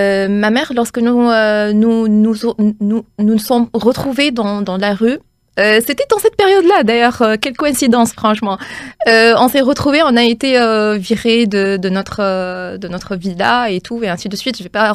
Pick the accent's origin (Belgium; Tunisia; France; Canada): Tunisia; je suis de nationalité, je suis arabe. Tout d'abord, je suis venue de North Africa, de l'Afrique du Nord, bien plus précisément, c'est la Tunisie. Donc, j'ai des racines italiennes. J'ai été éduquée par des Français.